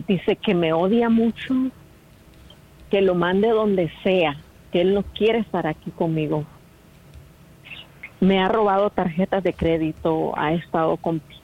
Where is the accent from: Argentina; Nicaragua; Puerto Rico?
Nicaragua; moved away; vive en mi país. Somos de Nicaragua, pero vivimos allí ya más de 10 años.